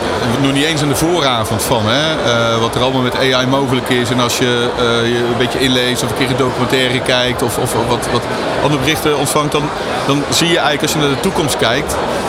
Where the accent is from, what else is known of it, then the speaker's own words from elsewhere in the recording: North Brabant, Netherlands; accent: Brabant; je hoort het aan mijn accent, wellicht Brabantse worstenbroodjes.